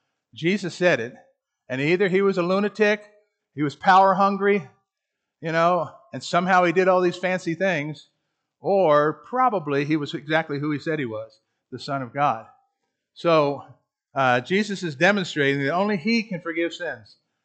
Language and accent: English; Gainesville, Florida, United States; also born or lived in Philadelphia; going back to my childhood, Pine Grove Baptist Church, Gainesville, Florida, we moved from Philadelphia to Gainesville in 1958. I was 8 years old.